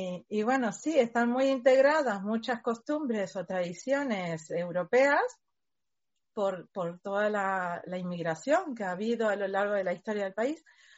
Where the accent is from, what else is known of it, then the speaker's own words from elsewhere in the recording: Uruguay; now in Spain; yo soy de Uruguay, llegué aquí a España en 2002